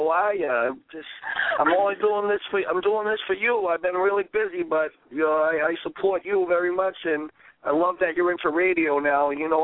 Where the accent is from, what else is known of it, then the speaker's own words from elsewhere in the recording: Boston, Massachusetts, United States; And I come from South Boston, the projects. I grew up in, you know, the poor side of town.